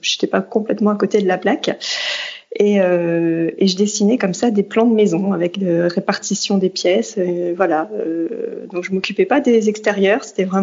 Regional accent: Hauts-de-France, France; je suis du nord de la France, donc une petite ville à côté de Dunkerque. Voilà, donc j'ai grandi au bord de la mer du Nord. Voilà, dans une maison avec un jardin. J'étais tout près de la plage.

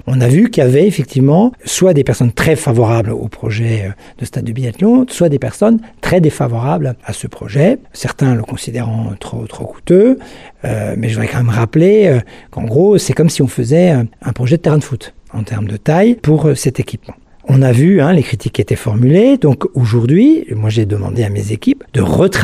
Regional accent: Schirmeck, Grand Est, France; Moi, je suis un homme de la forêt, je viens de la vallée de la Bruche de Schirmeck. J'ai toujours été dans la forêt, gamin, etc. J'ai vécu beaucoup dans la forêt.

